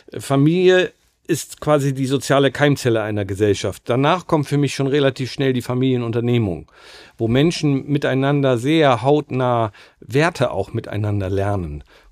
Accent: Bremen, Germany; Also ich glaube erstmal wirklich von außen als Bremer Anerkennung, Respekt

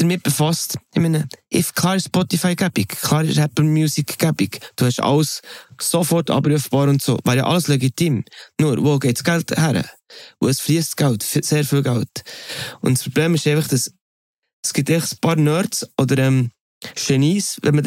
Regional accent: Switzerland; als Schweizer Mundartmusiker

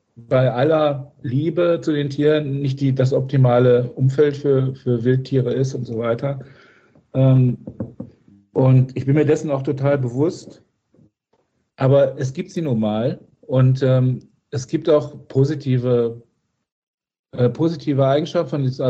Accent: East Westphalia, Germany; ich bin Ostwestfale zum Beispiel

